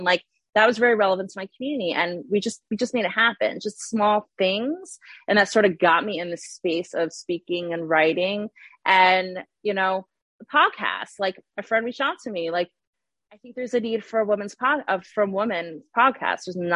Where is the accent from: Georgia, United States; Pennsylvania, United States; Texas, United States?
Georgia, United States; Atlanta; I grew up in Atlanta, Georgia, and it's a real, you know, Kiruv community.